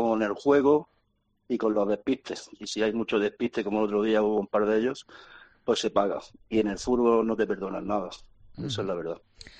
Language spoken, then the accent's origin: Spanish; Granada, Andalusia, Spain; Sí, ya me conoces, que soy muy español y sobre todo también muy granadino.